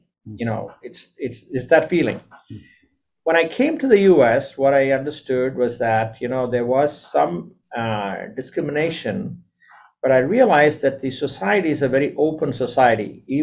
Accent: Chennai, Tamil Nadu, India; because growing up in Madras, you just met your friends who were there.

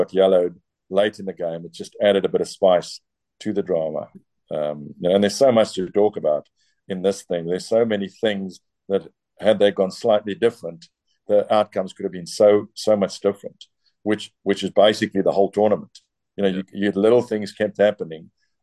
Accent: South Africa; as a South African

